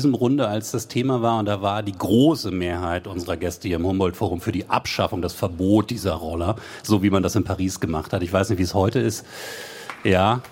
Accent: Wolfsburg, Lower Saxony, Germany; Aber ich komme aus Wolfsburg, da ist es natürlich ein Skandal.

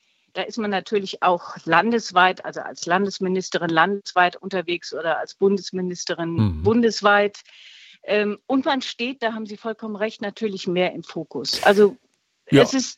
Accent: Radolfzell, Baden-Württemberg, Germany; Ich habe mich in meiner Heimatstadt in Radolfzell beworben, weil ich wieder nach Radolfzell zurückkommen wollte und Radolfzell am Bodensee.

